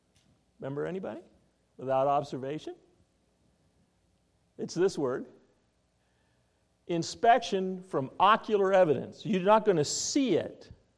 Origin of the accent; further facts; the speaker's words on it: Spokane, Washington, United States; I grew up in Spokane, and we get snow and we get lightning in the summer, but never snow and lightning at the same time.